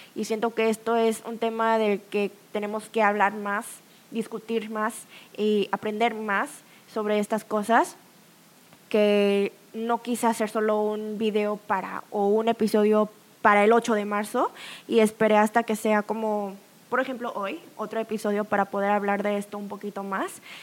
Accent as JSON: {"language": "Spanish", "country": "South Korea", "second_language": "Spanish", "said": "O a veces yo digo 28 años porque soy coreana y les digo mi edad coreana."}